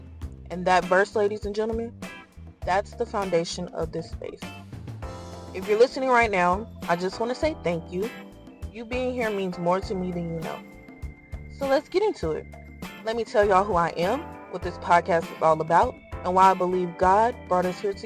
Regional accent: Houston, Texas, United States; I'm 23 years old, and I'm from Houston, Texas.

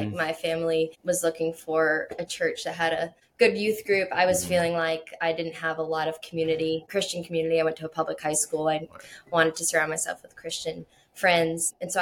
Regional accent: Pelham, New Hampshire, United States; I grew up in Pelham, New Hampshire. My parents got married, bought a house, and kind of built onto that house as their family grew. And so I was in one house growing up.

